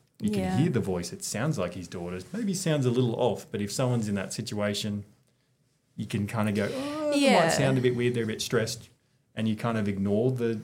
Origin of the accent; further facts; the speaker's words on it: Brisbane, Queensland, Australia; I'm from Queensland up in Brisbane